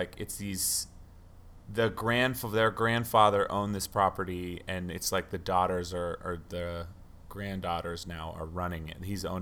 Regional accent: California, United States; now in Los Angeles, United States; so I'm from the Bay Area, which is like San Francisco Bay Area in California, but we live

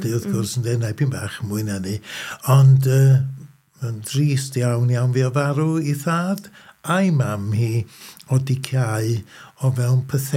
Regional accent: Llanuwchllyn, Wales, United Kingdom; Dwi'n dod o Lanuwchlyn yng nghanol yr hen Sir Feirionnydd yn Ne Gwynedd y Bunin ac yn fab ffarm … ac yn frawd bach i Tecwyn ddeng mlynedd yn hun, ond o Lanuwchlyn ac yn reit falch

